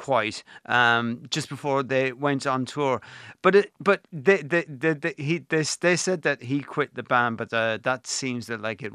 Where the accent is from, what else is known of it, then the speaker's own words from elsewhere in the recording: Kilkenny, Leinster, Ireland; Yes, I am from Kilkenny.